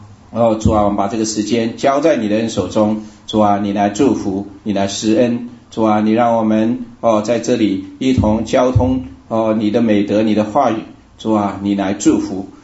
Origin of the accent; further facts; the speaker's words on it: Hubei, China; now in United States; 我老家是湖北的。感谢神，来美国超过30年了。